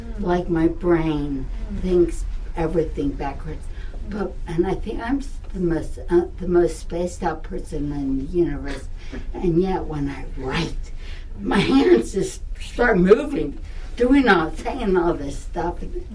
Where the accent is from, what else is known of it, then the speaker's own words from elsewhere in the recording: Philadelphia, Pennsylvania, United States; and I'm from Philly, and I have a family of 10 brothers and sisters.